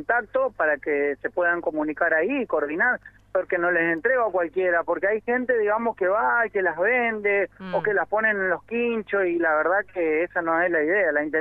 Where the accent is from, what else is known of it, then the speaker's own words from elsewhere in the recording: Resistencia, Chaco, Argentina; yo soy de Resistencia, vivo cerca del centro. Justamente estoy en Julio Roca y calle 1.